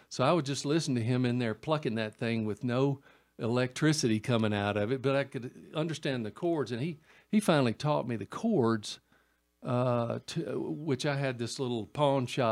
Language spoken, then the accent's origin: English; Nashville, Tennessee, United States; born there; I was born in Nashville a long, long, long time ago when they had horse and buggies and, you know, a dirt road running through it.